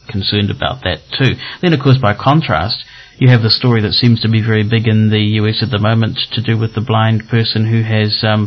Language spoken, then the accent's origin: English; New Zealand; one of the impressive things for me as a New Zealander going to the US